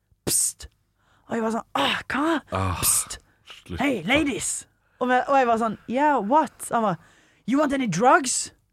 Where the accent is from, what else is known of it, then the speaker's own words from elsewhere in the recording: Stord, Vestland, Norway; Hjemme på Stord, snorkler hjemme på Stord.